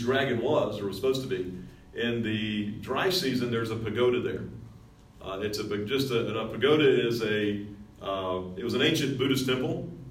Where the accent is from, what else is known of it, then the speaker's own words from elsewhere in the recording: United States; And so where I grew up in the United States, in Western upbringing. Even though I was raised a Pentecostal, believe in the supernatural.